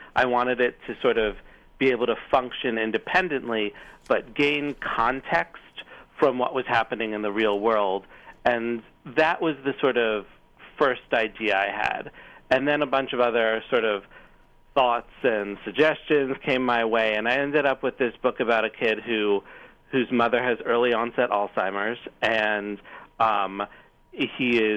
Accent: New York City, New York, United States; I mean, I grew up in New York City, so I had that sort of going for me from the start.

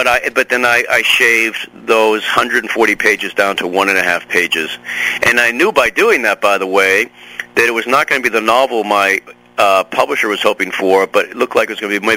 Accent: New England, United States; You know, I don't know anything about dairy farms, even though I'm from New England.

